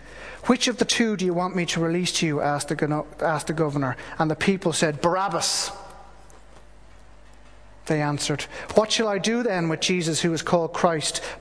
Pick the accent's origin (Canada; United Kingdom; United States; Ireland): Ireland; I'm part of that, and I love being Irish